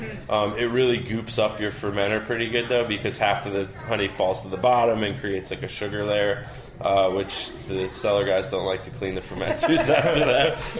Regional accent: Newtown, Connecticut, United States; I'm actually from Newtown, Connecticut, okay.

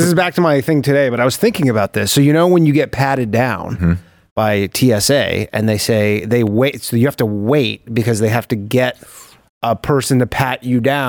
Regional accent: Canada; I'm also Canadian, right?

